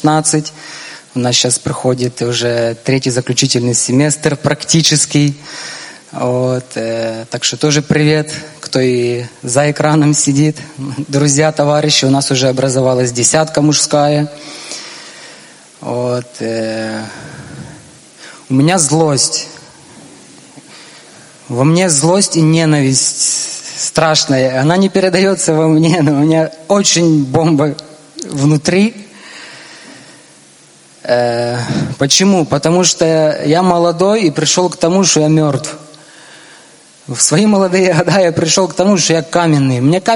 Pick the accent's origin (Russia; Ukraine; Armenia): Ukraine; Lviv, Lviv Oblast; я из Львова. Как Рав недавно вспомнил, это Дикий Запад Украины.